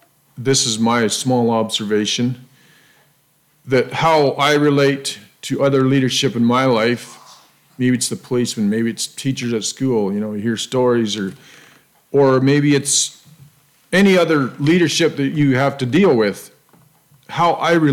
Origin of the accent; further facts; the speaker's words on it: Brooks, Alberta, Canada; we're from Brooks, Alberta